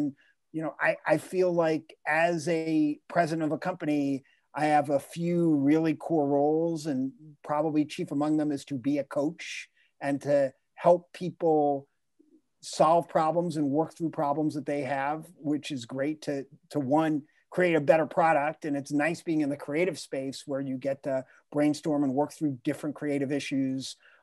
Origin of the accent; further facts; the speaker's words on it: New York, United States; now in Washington, D.C., United States; I grew up in Rockland County, New York, about 25 miles north of New York City, went to school here in Washington, D.C., where I live now